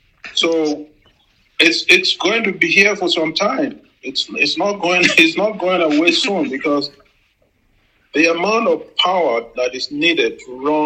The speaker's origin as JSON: {"language": "English", "country": "Nigeria", "lives_now": "Canada", "said": "Yeah, it's for us Nigerians, well, partly I'm Canadian now, but you never forget your roots."}